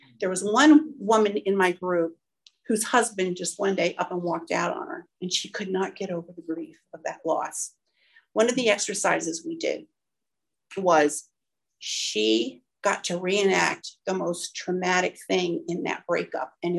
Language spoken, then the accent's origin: English; New Jersey, United States; I grew up in the Pine Barrens in southern New Jersey in a little town kind of smack between Atlantic City and Philadelphia.